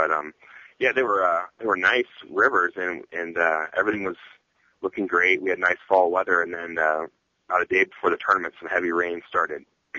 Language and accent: English; Ohio, United States; I'm from the Midwest. I'm from Ohio. So I was kind of used to the Midwestern kind of landscape.